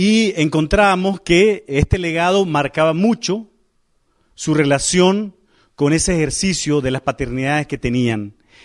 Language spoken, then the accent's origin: Spanish; Nicaragua; de Nicaragua y voy a compartirle una investigación